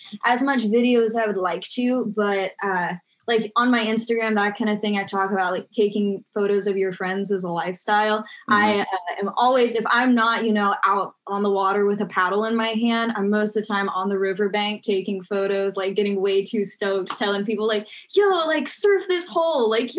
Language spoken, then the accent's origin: English; Belmont, North Carolina, United States; now in Wilmington, United States; originally I'm from Belmont, North Carolina, which is on the west side of Charlotte. So like 2 minutes from the Whitewater Center. So I basically grew up there.